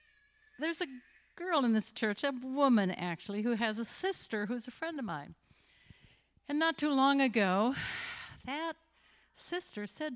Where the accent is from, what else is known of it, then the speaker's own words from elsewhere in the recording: Marshall, Wisconsin, United States; In Marshall, Wisconsin, when I was growing up, the town was about 13,000 people.